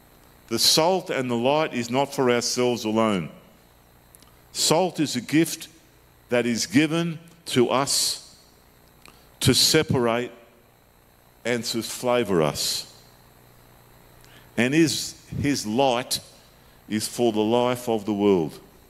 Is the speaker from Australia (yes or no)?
yes; Sydney, New South Wales, Australia; I was brought up in Sydney